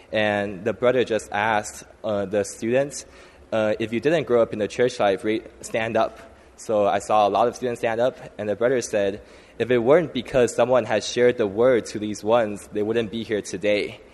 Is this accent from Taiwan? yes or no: yes; Taiwan; now in United States; I didn't grow up in a church life. I grew up in Taiwan without a Christian background.